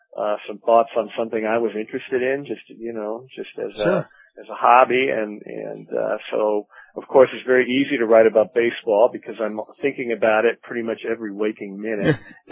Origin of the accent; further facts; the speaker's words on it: St. Louis, Missouri, United States; I grew up in St. Louis, in the suburbs of St. Louis, and, I'm a little on the old end for bloggers. I'm 44 years old